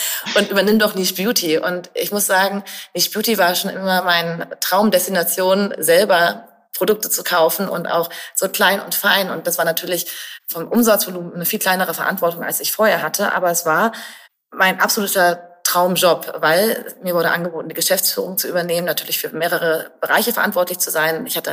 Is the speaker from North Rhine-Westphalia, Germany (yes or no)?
no; Göttingen, Lower Saxony, Germany; Ich weiß noch, wie ich als Kind, ich komme aus Göttingen und immer wenn ich in der Stadt war